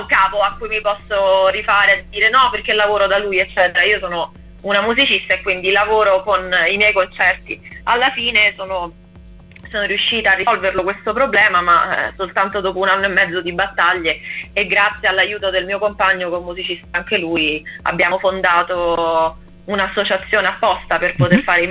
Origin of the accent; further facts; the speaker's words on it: Catania, Sicily, Italy; born there; also born or lived in Rome; io non sono di Roma, sono nata a Catania, ma ho vissuto a Roma per 25 anni